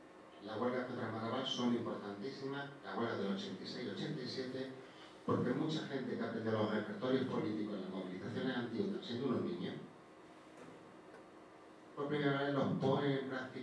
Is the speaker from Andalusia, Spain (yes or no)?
yes; Linares, Andalusia, Spain; En Jaén también, yo soy de Linares